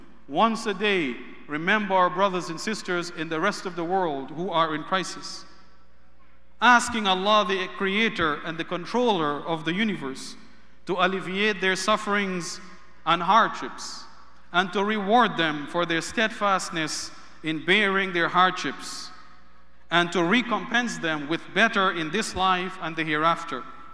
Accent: Canada; Therefore, as Canadian Muslims or Muslim Canadians, we must be proud of our country, which upholds and promotes these values.

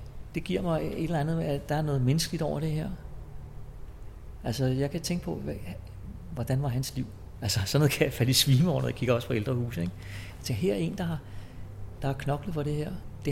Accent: Frederiksberg, Capital Region of Denmark, Denmark; Jeg er født og opvokset inde på Frederiksberg.

